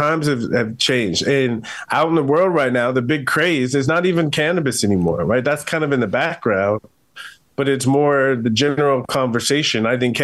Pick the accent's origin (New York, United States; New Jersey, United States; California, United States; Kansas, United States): California, United States; San Diego; born or raised there